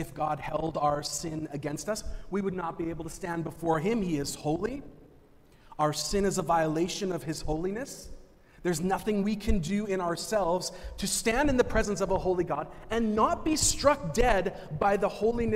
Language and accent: English; Vancouver, British Columbia, Canada; As someone who's born and raised in Metro Vancouver, it's actually pretty easy for me to take the mountains for granted.